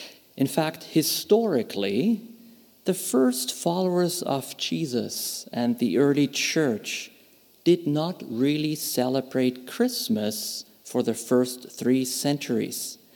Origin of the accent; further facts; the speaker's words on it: Germany; I grew up in Germany, and when I was a student in elementary school and high school, we got more days of school around Pentecost than we did for Christmas.